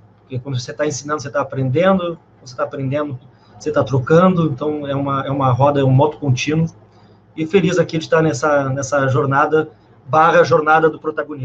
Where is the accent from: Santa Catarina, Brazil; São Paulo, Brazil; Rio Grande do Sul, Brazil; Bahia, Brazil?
Rio Grande do Sul, Brazil; moved away as an adult; now in Rio de Janeiro, Brazil; apesar de morar no Rio de Janeiro há 20 anos, eu sou gaúcho, professor universitário, vim para o Rio para fazer mestrado em engenharia de sistemas